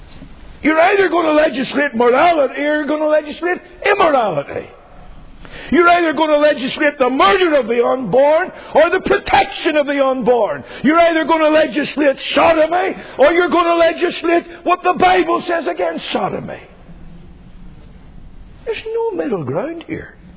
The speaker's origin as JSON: {"language": "English", "region": "Northern Ireland", "country": "United Kingdom", "said": "I know I'm only a country bumpkin. I know I'm only in from Northern Ireland."}